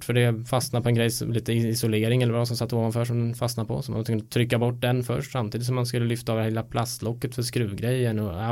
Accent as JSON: {"language": "Swedish", "town": "Stockholm", "region": "Stockholm County", "country": "Sweden", "said": "det kan bero på att jag är dum stockholmare"}